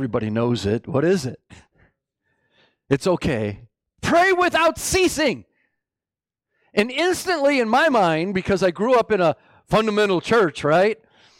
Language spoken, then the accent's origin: English; Rochester, United States; Growing up in Rochester, we went to a church with one of my, well, he was a teenager when I first went to the church